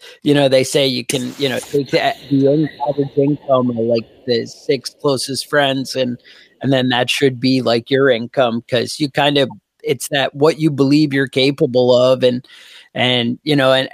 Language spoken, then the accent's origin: English; New York, United States; Yeah, no, I'm from New York, but I don't know, the last about 5 years ago, the taxes got to me and down in North Carolina now.